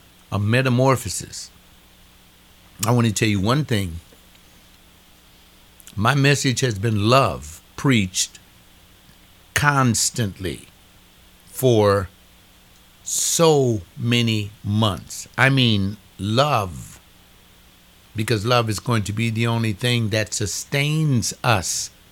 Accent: United States; since I'm an American

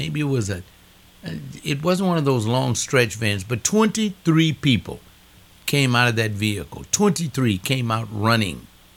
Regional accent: United States; since I'm an American

